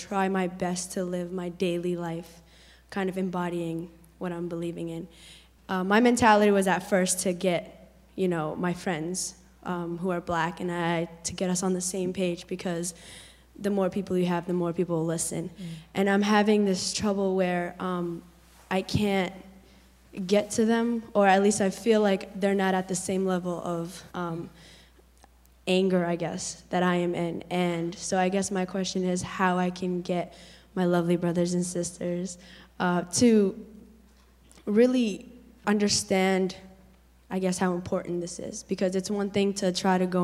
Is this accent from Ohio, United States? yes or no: no; Lewiston, Maine, United States; So in my community, I'm from Lewiston, Auburn area, and in my community